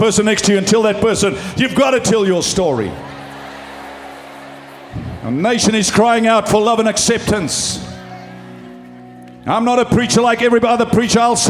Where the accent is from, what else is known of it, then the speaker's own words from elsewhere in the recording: South Africa; I grew up in South Africa. I grew up under apartheid.